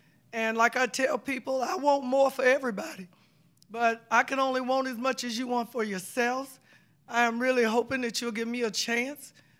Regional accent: Winston-Salem, North Carolina, United States; I was born and raised in Winston-Salem all my life. My parents came to North Carolina from South Carolina.

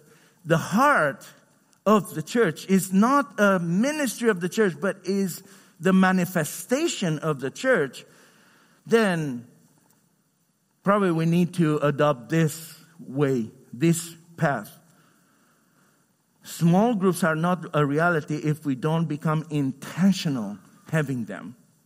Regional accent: Romania; I come from Romania, and I lived under communism.

